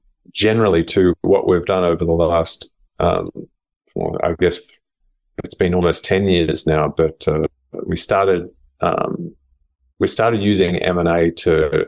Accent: Australia; I chose Sydney first because I'm Australian.

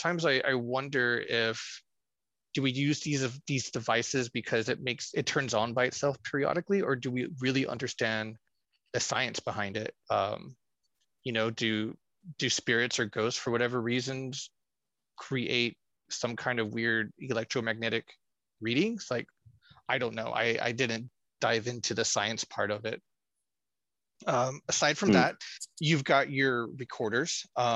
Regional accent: Corpus Christi, Texas, United States; searched for my hometown, Corpus Christi, Texas. Search for Corpus Christi ghost hunters

